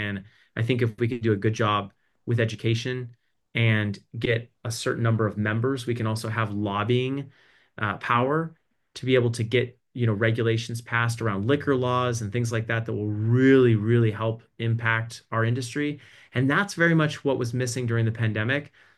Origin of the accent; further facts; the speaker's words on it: Texas, United States; also born or lived in San Diego; now in Birmingham, United States; I was born and raised in Texas. We lived for 12, 15 years in San Diego, and now we're out here in a suburb of Birmingham